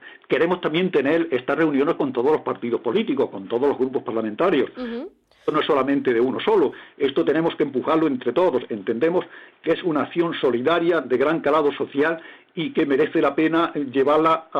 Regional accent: Andalusia, Spain; Yo soy andaluz.

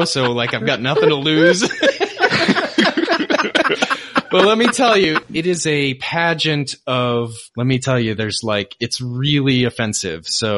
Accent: Bangor, Maine, United States; I grew up in Bangor, Maine, which is a tiny little like frontier town.

